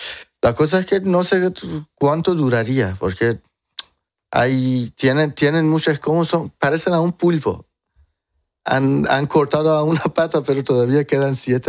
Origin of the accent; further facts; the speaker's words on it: Spain; ya estoy bastante acostumbrado. Creciendo aquí desde niño en España